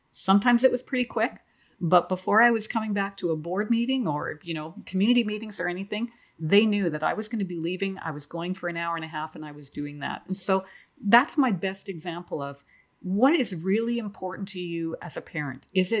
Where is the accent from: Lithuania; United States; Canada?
Canada; I'm from Canada. It's cold.